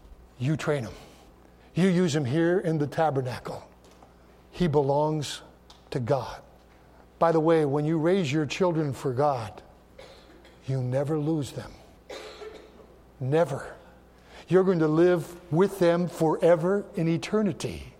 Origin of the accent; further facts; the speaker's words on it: Michigan, United States; she said she was from the UP. I said, well, so am I.